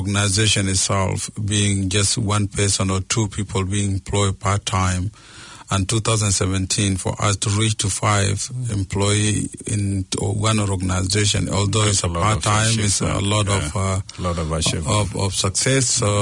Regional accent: New Zealand; But for us as a New Zealander, we trying to influence

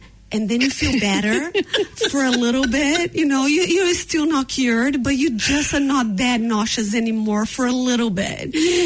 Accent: Brazil; I'm originally from Brazil, so I'm really far away from all my family.

